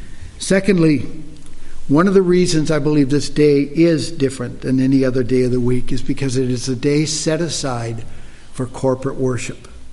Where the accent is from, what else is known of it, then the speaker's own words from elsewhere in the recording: Rochester, Minnesota, United States; When I was a young boy growing up in Rochester, Minnesota, not a small town, not a large town, similar to Janesville probably.